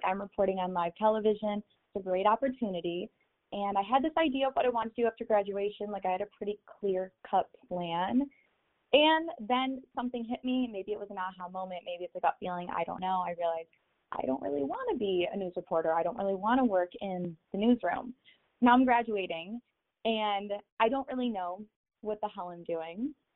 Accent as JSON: {"language": "English", "region": "Michigan", "country": "United States", "said": "I go to Michigan State University, so I'm from Michigan."}